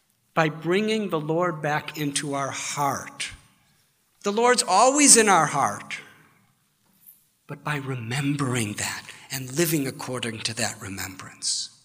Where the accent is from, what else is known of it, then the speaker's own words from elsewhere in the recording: United States; I was a teenager when I began this journey. I was brought up in the United States of America.